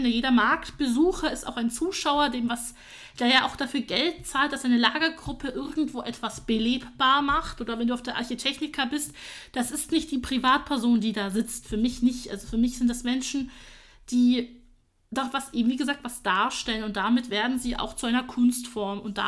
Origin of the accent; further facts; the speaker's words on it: Augsburg, Bavaria, Germany; Also ich komme übrigens aus Augsburg